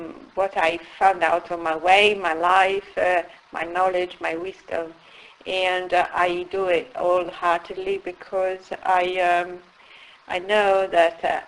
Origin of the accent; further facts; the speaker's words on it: Turin, Piedmont, Italy; English is a second language; I'm originally from Italy, from the north of Italy, precisely from Turin.